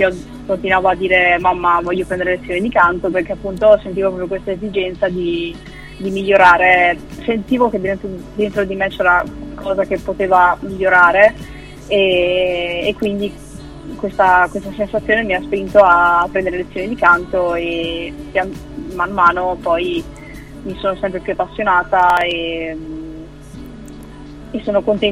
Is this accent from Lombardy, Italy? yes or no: no; Bardolino, Veneto, Italy; Allora, io sono di Bardolino, vengo da Bardolino, che è un paese in provincia di Verona.